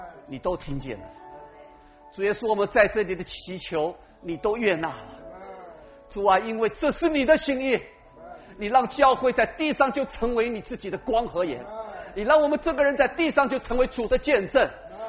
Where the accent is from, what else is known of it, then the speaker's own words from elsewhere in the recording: China; 我们相信主要得着我们中国人，要得着我们华人